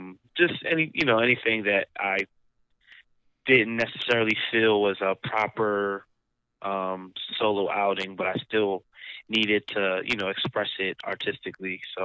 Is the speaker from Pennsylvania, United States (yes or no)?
yes; Philadelphia, Pennsylvania, United States; I'm actually from the opposite part of Philadelphia. I'm from Germantown or Mount Airy part of Philly. I've lived in South Philly for... I want to say the last 5 years.